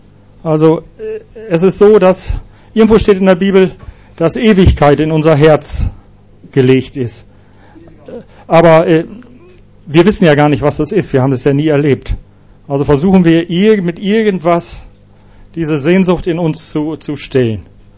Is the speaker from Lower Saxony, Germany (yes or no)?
yes; Lower Saxony, Germany; Ich habe gesagt, ich komme aus Ostfriesland, da haben wir viele Kühe.